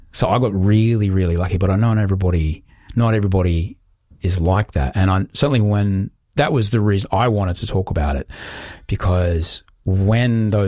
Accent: Queensland, Australia; I grew up in Queensland

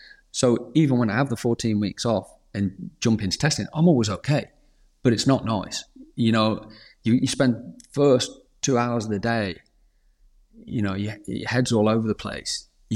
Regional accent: United Kingdom; being a British rider, being on the British grid is always good.

